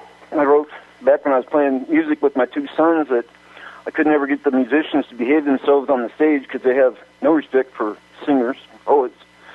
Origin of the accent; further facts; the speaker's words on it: Denver, Colorado, United States; born there; now in Redding, United States; I was born in Denver, and I met a woman on the Internet 3 years ago and moved to Redding